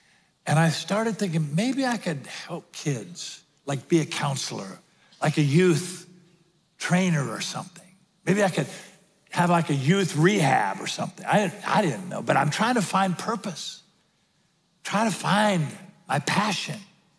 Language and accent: English; Spanaway, Washington, United States; I'm from Spanaway. I'm a pothead. I live in a rehab center.